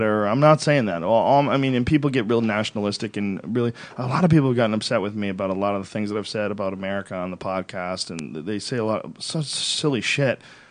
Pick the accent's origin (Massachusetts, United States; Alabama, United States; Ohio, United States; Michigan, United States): Massachusetts, United States; Boston; Growing up in Boston, there's something that I appreciate about cold weather